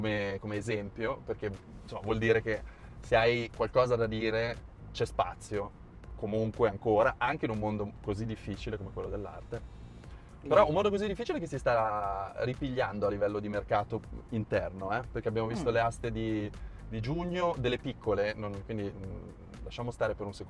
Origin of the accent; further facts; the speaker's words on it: Milan, Lombardy, Italy; Da milanese io non guido con la macchina a Milano perché mi incazzo troppo.